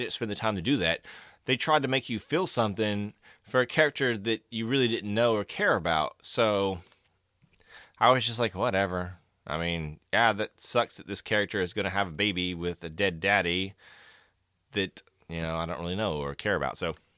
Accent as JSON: {"language": "English", "region": "Tennessee", "country": "United States", "tie": "born or raised there", "said": "I am from Tennessee. I've lived my entire life born and raised in Tennessee. My Southern accent at least to my own ears, is not that good."}